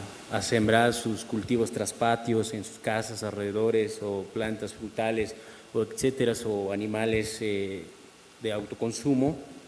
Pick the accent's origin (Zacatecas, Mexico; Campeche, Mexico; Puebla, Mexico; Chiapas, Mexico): Chiapas, Mexico; Santiago del Pinar; Y además, como un pueblo indígena, como soy de Santiago del Pinar y como miembro de Santiago del Pinar, igual yo no me acostumbré a vivir en una ciudad tan pequeña, en unas casas tan pequeñas